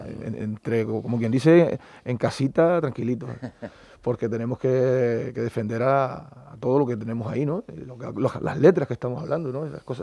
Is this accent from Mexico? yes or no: no; Canary Islands, Spain; Nosotros, como buenos majoreros, ha sido un debate eso también.